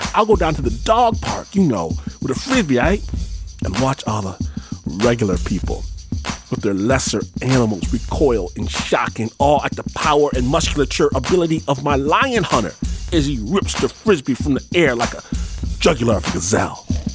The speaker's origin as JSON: {"language": "English", "town": "Detroit", "region": "Michigan", "country": "United States", "tie": "born or raised there", "said": "we sent our beatmaster, Pat Mesiti Miller, to my hometown, Detroit, Michigan"}